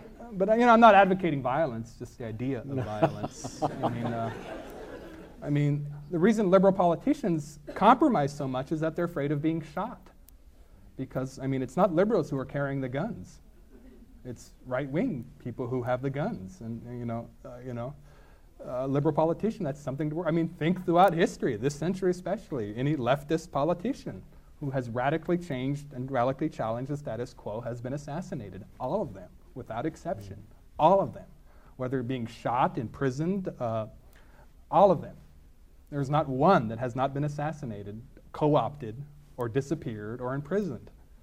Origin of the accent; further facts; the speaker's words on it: Pacific Northwest, United States; I grew up in the Pacific Northwest. I mean, the most homogenous part of the country.